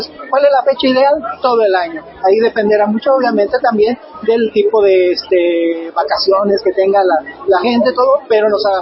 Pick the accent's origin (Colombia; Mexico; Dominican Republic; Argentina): Mexico; Irapuato, Guanajuato; yo vengo de la ciudad de Irapuato, capital mundial de las fresas.